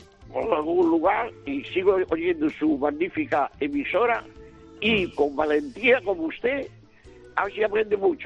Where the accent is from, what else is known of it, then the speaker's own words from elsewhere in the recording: Córdoba, Andalusia, Spain; moved away as an adult; now in Catalonia, Spain; Yo, hasta que tuve 21 años, nací en Córdoba, bautizado en la mezquita de Córdoba. Entonces, me trajeron a la fuerza a Cataluña.